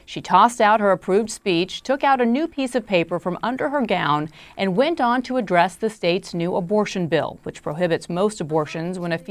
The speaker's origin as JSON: {"language": "English", "region": "Texas", "country": "United States", "tie": "born or raised there", "said": "I grew up in Texas, this country, and especially within Texas, there's so much polarization"}